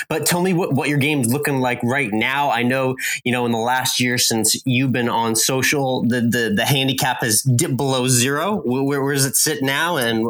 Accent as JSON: {"language": "English", "region": "Northeast", "country": "United States", "said": "and I'm from the Northeast as well. So I'm a lifelong Celtics fan."}